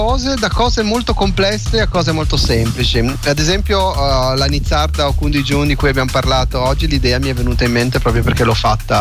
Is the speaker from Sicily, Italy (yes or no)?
no; Genoa, Liguria, Italy; perché essendo che sono genovese